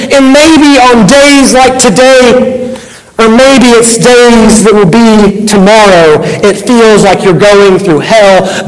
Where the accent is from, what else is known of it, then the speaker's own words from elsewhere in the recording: United States; I am so thankful to be an American.